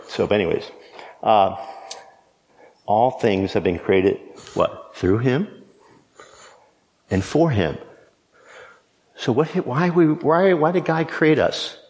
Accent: Wrightsville, Pennsylvania, United States; also born or lived in New York; I was born in New York. I moved to Wrightsville, fifth grade. I grew up in 128 Orange Street, Wrightsville, Pennsylvania, 17368, I think is the zip code.

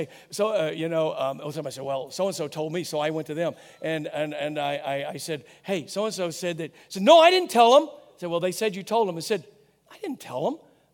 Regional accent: Rosebud, Arkansas, United States; growing up in Hamley and Donna's house, on the dairy farm, outside of Rosebud, Arkansas, actually closer to Turnip than Rosebud

